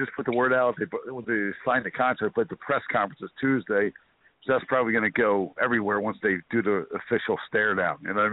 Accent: Philadelphia, Pennsylvania, United States; Philadelphia's my home state.

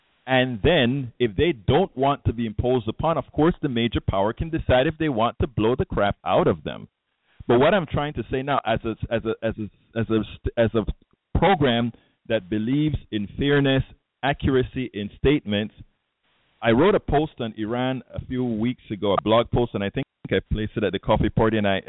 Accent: Panama; I just want to remember, I'm originally from Panama

